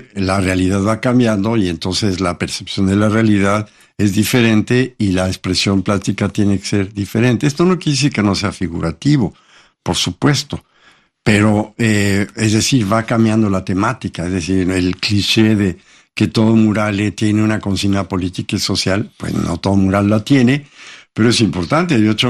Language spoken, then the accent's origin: Spanish; Mexico; yo soy un hombre agnóstico, no nací en Israel, no soy de la comunidad judía, pero como mexicano